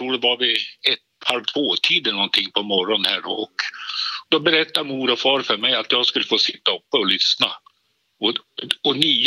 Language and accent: Swedish; Norrköping, Östergötland, Sweden; born there; När vi bodde i Norrköping. Jag är född i Norrköping.